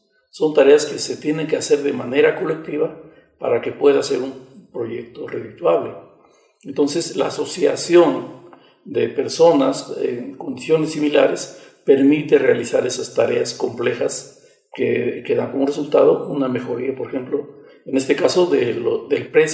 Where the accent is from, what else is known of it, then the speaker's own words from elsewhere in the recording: Puebla, Mexico; now in San Cristóbal de las Casas, Mexico; soy originario del estado de Puebla